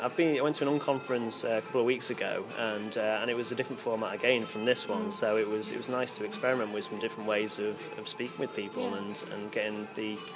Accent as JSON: {"language": "English", "town": "Manchester", "region": "North West England", "country": "United Kingdom", "said": "I'm from Manchester, living in Manchester currently, and I work for Northwest Vision and Media."}